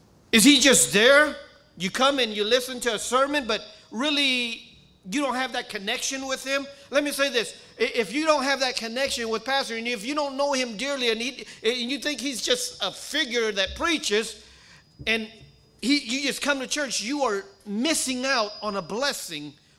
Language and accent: English; Lowell, Massachusetts, United States; I came from Massachusetts, and I went to a very big Catholic school. I went to a Catholic school, probably the best Catholic school that they had there in Lowell, Massachusetts.